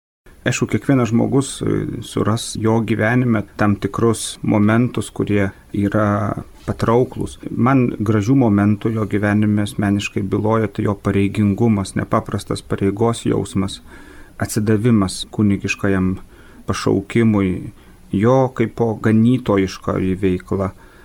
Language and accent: Lithuanian; Molėtai, Utena County, Lithuania; aš augau Molėtuose